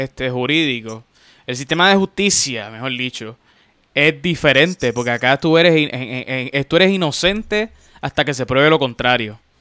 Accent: Puerto Rico; nos afecta a nosotros como puertorriqueños

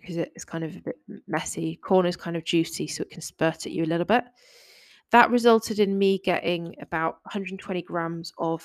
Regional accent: United Kingdom; as I would say, being British and all.

